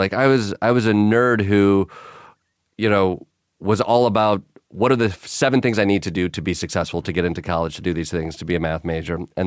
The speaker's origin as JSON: {"language": "English", "town": "Kalamazoo", "region": "Michigan", "country": "United States", "tie": "born or raised there", "said": "But I think that arrest was in Kalamazoo. It was in the airport in my hometown."}